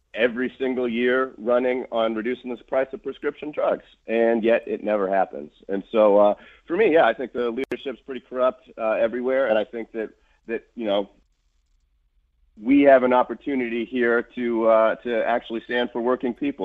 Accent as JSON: {"language": "English", "town": "Jefferson City", "region": "Missouri", "country": "United States", "tie": "born or raised there", "said": "I grew up down in Jeff City, working class neighborhood."}